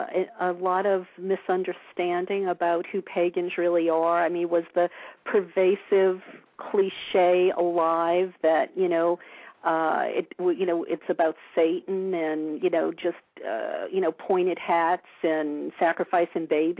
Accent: New Orleans, Louisiana, United States; I know just myself growing up in New Orleans, it was the Bible Belt. I was born into a Catholic family.

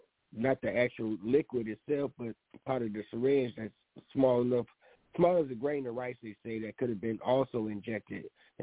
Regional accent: United States; I grew up here in America, and she's always been in Ethiopia.

